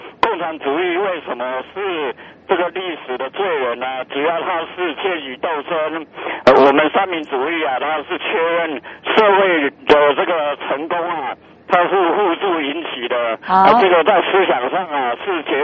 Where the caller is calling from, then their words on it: Taichung, Taiwan; 我是台中的